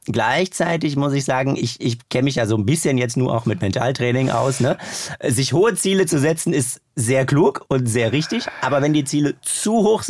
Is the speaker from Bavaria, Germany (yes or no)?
no; Bochum, North Rhine-Westphalia, Germany; now in Berlin, Germany; ich komme ursprünglich aus Bochum, lebe jetzt aber auch in Berlin zur Hälfte